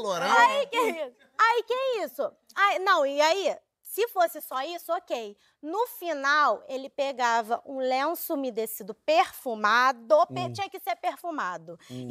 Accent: Brazil; eu sou brasileira, eu não desisto nunca.

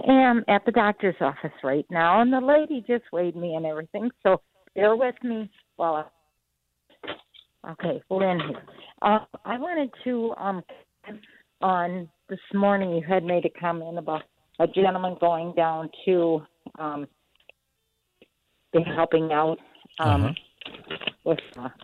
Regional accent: Iowa, United States; I'm from Iowa. He's from Iowa.

